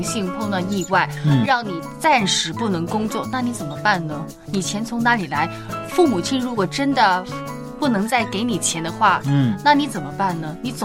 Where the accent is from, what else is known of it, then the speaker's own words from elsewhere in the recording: China; 我们中国人特别知道的吧